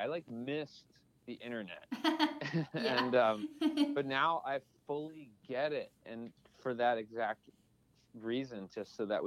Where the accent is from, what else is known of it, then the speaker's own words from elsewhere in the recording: New Jersey, United States; also born or lived in Brooklyn; Yeah, I'm from New Jersey.